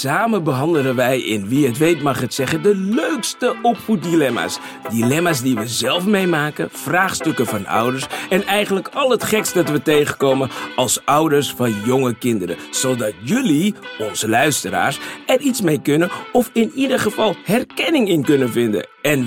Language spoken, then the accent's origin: Dutch; Zaandam, North Holland, Netherlands; want wij komen natuurlijk allebei uit Zaandam. Ik ook, jij ook, maar mijn vrouw Cynthia ook.